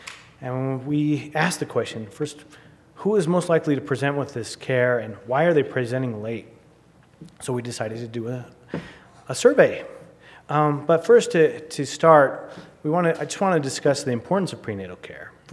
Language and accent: English; Sandy, Utah, United States; I am kind of local also. I grew up in Sandy, Utah.